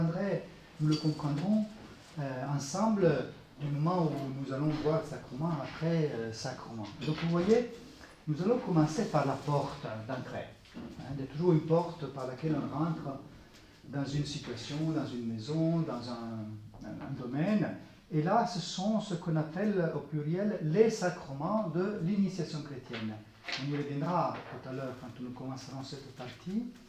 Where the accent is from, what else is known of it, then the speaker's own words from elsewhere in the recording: Italy; accent: Italian; French is a second language; le mot vous dit que je suis italien d'origine. L'accent aussi, j'ai un accent italien. Et je suis moine de l'abbaye de Reims.